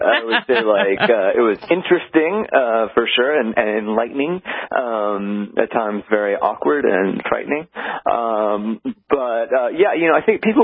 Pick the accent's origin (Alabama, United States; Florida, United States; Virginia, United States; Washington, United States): Virginia, United States; I took her to play golf on this like par 3 golf course near where I grew up in Virginia